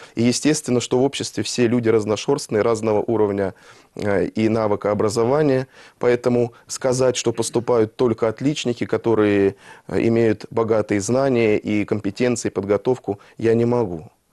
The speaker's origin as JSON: {"language": "Russian", "region": "Tula Oblast", "country": "Russia", "tie": "born or raised there", "said": "где я вырос в Тульской области"}